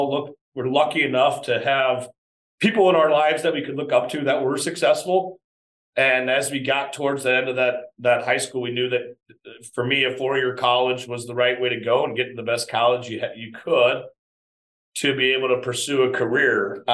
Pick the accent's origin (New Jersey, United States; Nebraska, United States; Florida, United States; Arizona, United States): Nebraska, United States; Omaha; now in Philadelphia, United States; No, I'm here from Omaha, but I ended up out east for school.